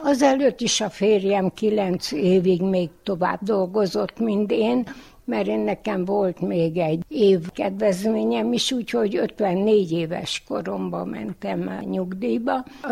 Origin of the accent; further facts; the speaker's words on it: Târgu Mureș, Mureș County, Romania; moved away as an adult; a Marosvásárhelyről jöttem, már 14 éve ide a szintézetbe.